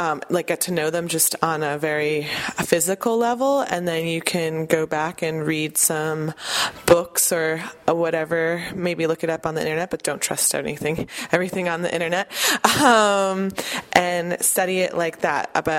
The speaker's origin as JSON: {"language": "English", "region": "Colorado", "country": "United States", "tie": "born there", "said": "I was born in Colorado, actually"}